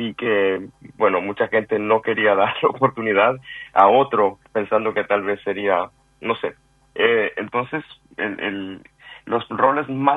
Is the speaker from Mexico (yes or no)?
yes; Mexico; Siendo mexicano